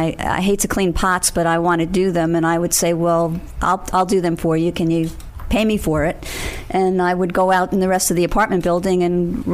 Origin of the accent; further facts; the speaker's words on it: Staten Island, New York, United States; I grew up on Staten Island, and that's where we interacted as a family.